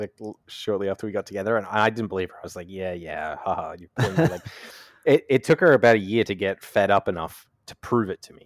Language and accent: English; Australia; So as you might know, I'm from Australia.